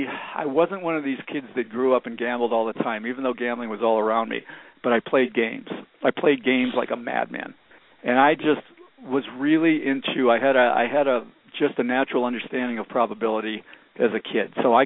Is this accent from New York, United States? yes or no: no; Dearborn, Michigan, United States; now in Las Vegas, United States; No, I'm actually from Detroit, and I grew up in Detroit in one of the suburbs called Dearborn.